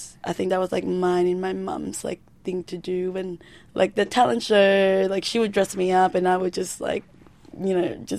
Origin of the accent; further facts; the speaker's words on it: Philippines; now in Melbourne, Australia; growing up in the Philippines